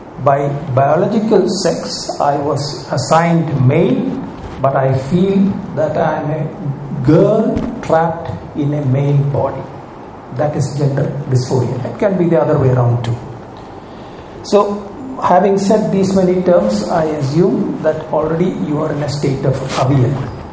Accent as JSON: {"language": "English", "country": "Uganda", "tie": "born there", "said": "a culture where I was born in Uganda in Africa."}